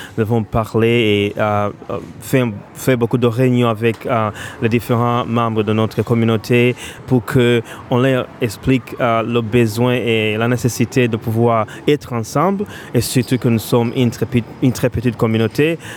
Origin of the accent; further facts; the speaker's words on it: Burundi; Et il y a une grande partie de notre communauté des Burundais